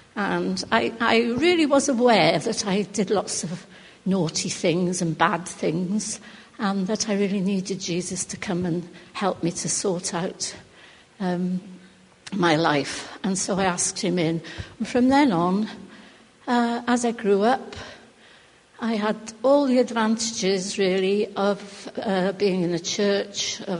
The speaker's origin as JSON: {"language": "English", "town": "Cardiff", "region": "Wales", "country": "United Kingdom", "said": "I'm from Cardiff. I was brought up in a Christian home."}